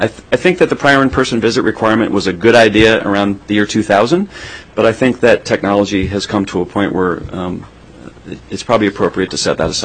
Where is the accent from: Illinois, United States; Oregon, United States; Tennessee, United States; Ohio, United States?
Tennessee, United States; I'm licensed in my home state of Tennessee.